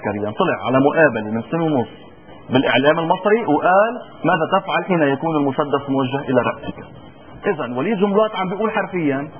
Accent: Lebanon; لما كل انت لبناني وانا لبناني

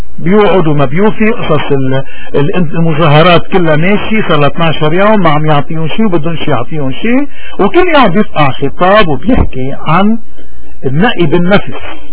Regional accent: Lebanon; عندنا بلبنان 1 مليون سوري صار جايين من سوريا اليوم

